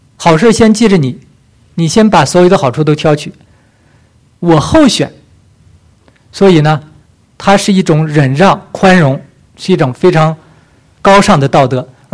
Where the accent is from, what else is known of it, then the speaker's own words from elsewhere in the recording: Northeast China, China; accent: Northeastern Mandarin; 用我们东北话来讲